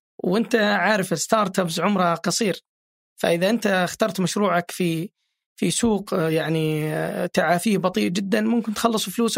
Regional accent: Dhahran, Eastern Province, Saudi Arabia; طبعا أنا من الشرقية من الظهران، ماني من أهل الرياض أبدا.

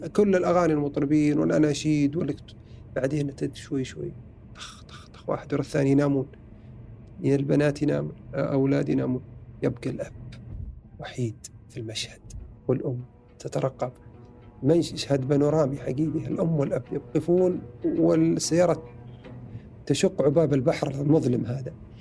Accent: Saudi Arabia

